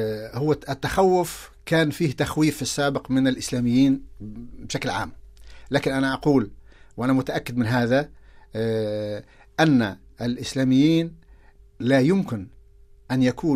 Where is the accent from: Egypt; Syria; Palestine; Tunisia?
Tunisia; أنا رجعت إلى تونس وشفت فيها، أنا من تونس